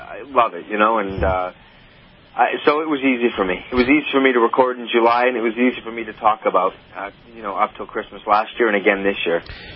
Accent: Canada; As a Canadian, we learn to fake sincerity at a young age.

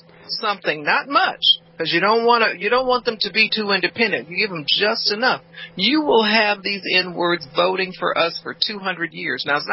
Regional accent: Los Angeles, California, United States; Listen, I grew up in South Central.

